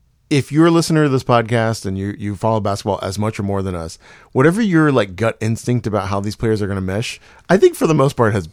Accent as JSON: {"language": "English", "town": "Houston", "region": "Texas", "country": "United States", "said": "And I don't like Houston that much, even though I'm from Houston."}